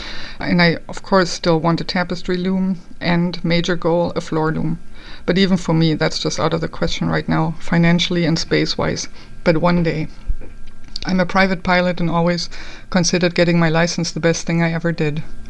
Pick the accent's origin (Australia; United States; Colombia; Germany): Germany; I grew up in Germany, where we learned to knit and crochet in school